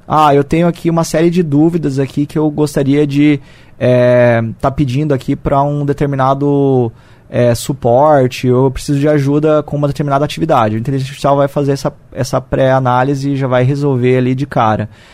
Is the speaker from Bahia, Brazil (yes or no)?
no; Cascavel, Paraná, Brazil; Eu sou de Cascavel sim, nasci aqui e tenho 32 anos. Morei aí praticamente minha vida toda aqui